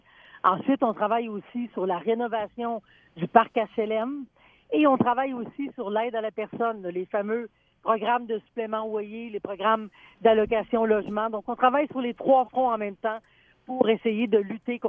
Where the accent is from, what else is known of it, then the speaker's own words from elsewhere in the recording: Chicoutimi, Quebec, Canada; Je peux rajouter que je suis originaire de Scoutimi.